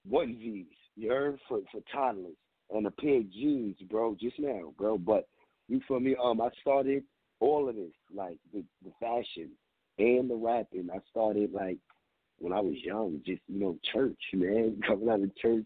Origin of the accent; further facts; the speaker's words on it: Bronx, New York, United States; My hood is my city. You hear me? I'm from the Bronx, though, but my hood is my city.